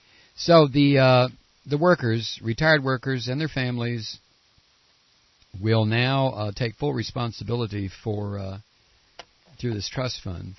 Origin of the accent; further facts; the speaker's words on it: Toledo, Ohio, United States; I grew up in a city of 300,000 people. And we were a feeder city for Detroit. I grew up in Toledo, Ohio. And there was a factory every 10 feet.